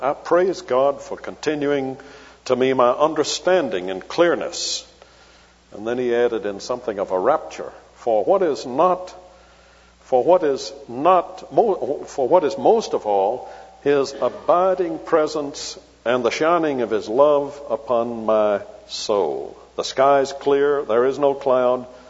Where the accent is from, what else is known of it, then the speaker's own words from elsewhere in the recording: Charleston, South Carolina, United States; I was in Charleston, South Carolina, and since that's my hometown, it's a small airport.